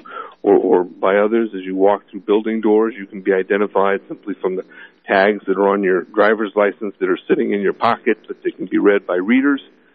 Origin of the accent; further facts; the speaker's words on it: California, United States; in our operation here in Santa Cruz, California, and as you well know, we're both from Santa Cruz County.